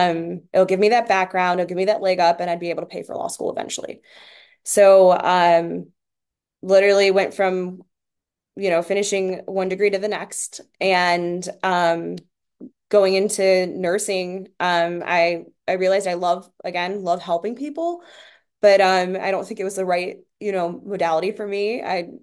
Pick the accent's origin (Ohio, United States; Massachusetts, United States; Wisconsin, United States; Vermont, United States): Ohio, United States; Youngstown; So there was a really big push for healthcare in the community that I grew up in. I grew up in Youngstown.